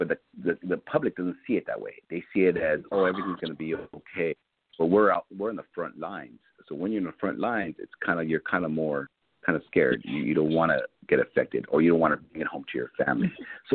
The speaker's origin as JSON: {"language": "English", "town": "Los Angeles", "region": "California", "country": "United States", "tie": "born or raised there", "said": "I was born and raised in East LA, and I see it different."}